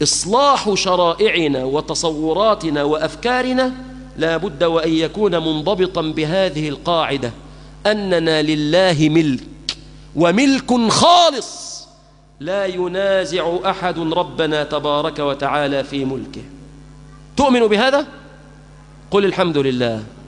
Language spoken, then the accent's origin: Arabic; Egypt